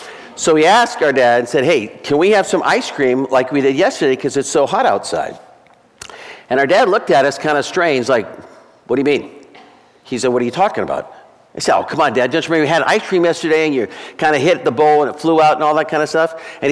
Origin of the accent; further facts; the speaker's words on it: Arizona, United States; When I was growing up, I grew up in Arizona, and it gets pretty hot in Arizona.